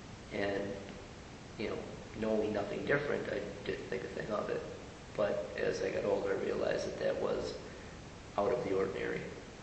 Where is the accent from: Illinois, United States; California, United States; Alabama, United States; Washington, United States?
Illinois, United States; Chicago; I grew up in the Chicago area. When I was born, I lived on the west side around Pulaski and Jackson. From there, we moved to Oak Park for a couple of years.